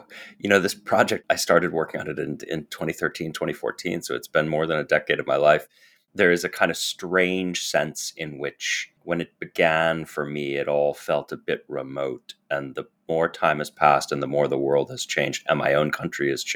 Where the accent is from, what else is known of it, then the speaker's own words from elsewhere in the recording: United States; I don't want to kind of caricature myself as an American.